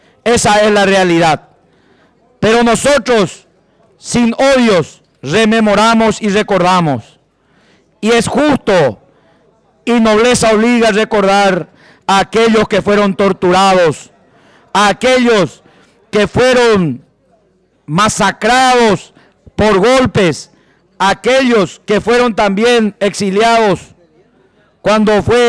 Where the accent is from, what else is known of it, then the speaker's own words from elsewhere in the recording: Paraguay; Era un hecho lamentable, penoso y profundamente doloroso como ciudadano paraguayo ver que otros compatriotas nuestros llegaban a tal desesperación.